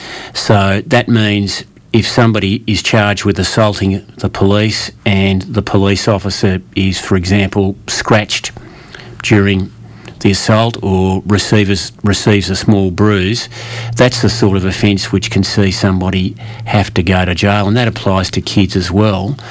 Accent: Melbourne, Victoria, Australia; I think I'm from Melbourne originally

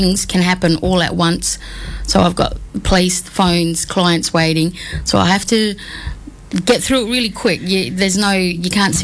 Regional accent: Sydney, New South Wales, Australia; I grew up in Sydney, but I'm back over here living.

